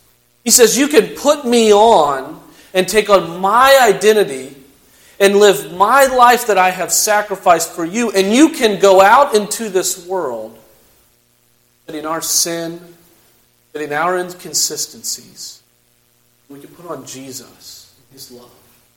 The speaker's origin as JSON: {"language": "English", "town": "Harrisonburg", "region": "Virginia", "country": "United States", "tie": "born or raised there", "said": "I grew up in Harrisonburg, Virginia, grew up around a bunch of deer and cornfields"}